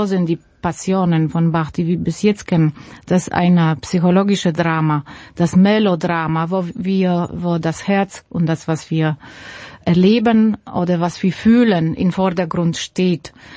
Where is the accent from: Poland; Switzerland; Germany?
Poland; Łódź, Łódź Voivodeship; Also ich komme aus Łódź